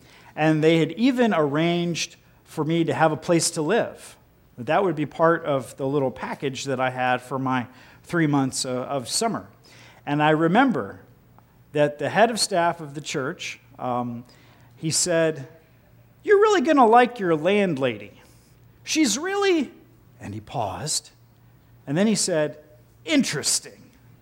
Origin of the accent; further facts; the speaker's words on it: Ohio, United States; You know, I came from Ohio, there's no such thing as double names.